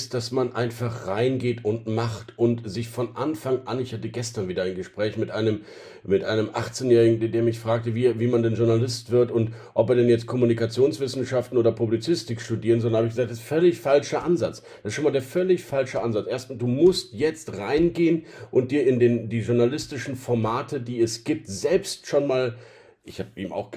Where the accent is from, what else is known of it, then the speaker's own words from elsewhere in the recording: Rhineland, Germany; die Grundoptimismus, den ich als Rheinländer ja ohnehin im Herzen verpflanzt habe